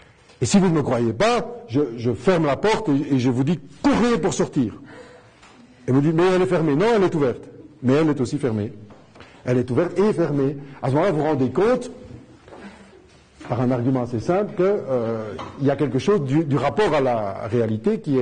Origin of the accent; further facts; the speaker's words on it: Belgium; Puisque je suis belge, sûrement je dois faire des belgicismes sans m'en rendre compte